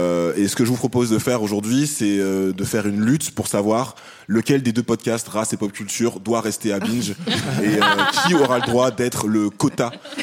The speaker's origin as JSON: {"language": "French", "region": "Martinique", "country": "France", "also_born_or_lived": "Guadeloupe", "said": "je suis martiniquais, guadeloupéen, et je me définis également comme noir."}